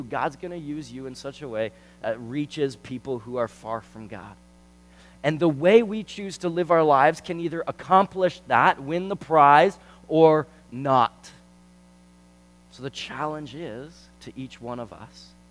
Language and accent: English; Canada; sometimes as Christians and as Canadian Christians, I think we get doubly hit.